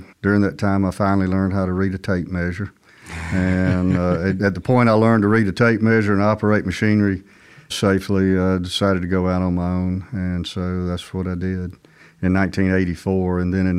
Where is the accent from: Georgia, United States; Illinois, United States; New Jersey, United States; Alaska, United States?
Georgia, United States; Decatur; I grew up in Decatur, went to Avondale High School, got out in 1970, and have been venturing ever since.